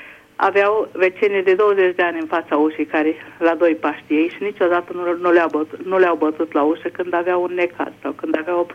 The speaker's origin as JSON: {"language": "Romanian", "region": "Budapest", "country": "Hungary", "said": "din Budapesta."}